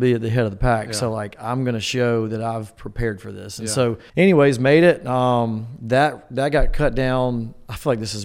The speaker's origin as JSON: {"language": "English", "town": "Tuscaloosa", "region": "Alabama", "country": "United States", "tie": "born or raised there", "said": "I mean, I grew up in Tuscaloosa. We had season tickets to the football games, season tickets to baseball"}